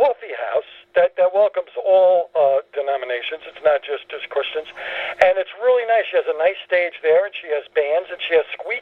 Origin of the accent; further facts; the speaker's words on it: Brooklyn, New York, United States; Well, the thing is, I grew up in Brooklyn, and all of my I was Greek Orthodox, so I didn't go to Catholic school.